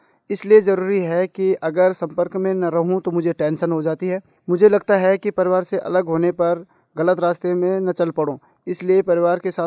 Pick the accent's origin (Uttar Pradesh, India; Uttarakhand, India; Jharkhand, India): Uttarakhand, India; Dhond; now in Delhi, India; मैं ग्राम ढोंड जिला पौड़ी गढ़वाल उत्तराखंड का रहने वाला हूं। मैं दिल्ली में मुनिरका में रहता हूं